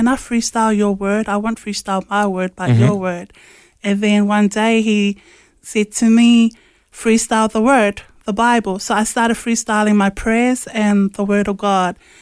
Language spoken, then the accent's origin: English; Tokoroa, Waikato, New Zealand; also born or lived in Samoa; I was born in Samoa, and I was adopted and raised in New Zealand.